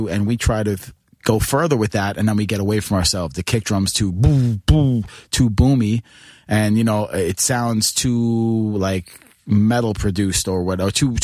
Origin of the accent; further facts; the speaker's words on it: Queens, New York, United States; Listen, I grew up in Queens. Listen, I was a lifelong Mets fan.